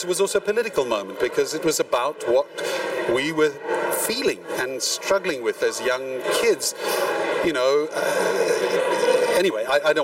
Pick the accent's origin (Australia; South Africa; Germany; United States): South Africa; accent: South African; for the first time in my life, I was watching people that spoke with my accent in a film, because there were so few films made in South Africa.